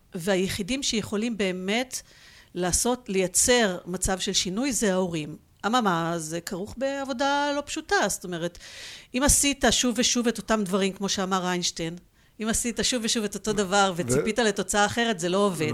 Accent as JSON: {"language": "Hebrew", "town": "Gazit", "region": "Northern District", "country": "Israel", "tie": "born or raised there", "said": "טוב, אז באמת גדלתי בקיבוץ בתקופה של הלינה המשותפת"}